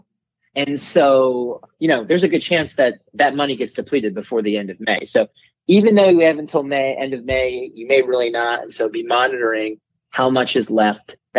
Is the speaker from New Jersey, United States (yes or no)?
no; New York, United States; Just so we're clear, I am not from Kansas. I did not go to Kansas. I'm from New York.